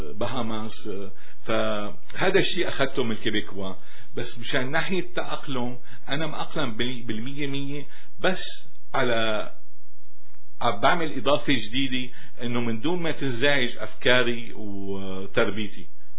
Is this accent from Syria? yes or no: yes; Syria; أصولنا نحن كسوريين كعرب